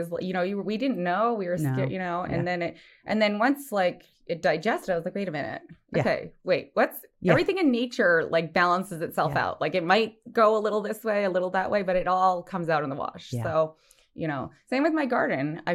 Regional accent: Montreal, Quebec, Canada; moved away as an adult; now in United States; And I grew up in Montreal

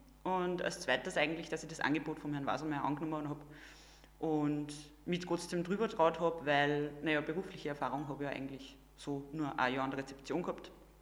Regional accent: Windischgarsten, Upper Austria, Austria; now in Kirchdorf, Austria; bin 25 Jahre alt und bin eigentlich von Windischgasten und wohne aktuell in Kirchdorf.

